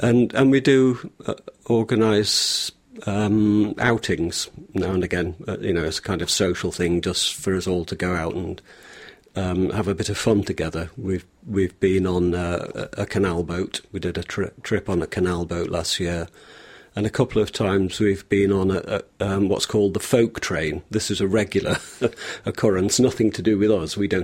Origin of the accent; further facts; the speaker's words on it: Warrington, North West England, United Kingdom; also born or lived in London; now in Manchester, United Kingdom; originally I'm from Warrington, so I've known Manchester all my life.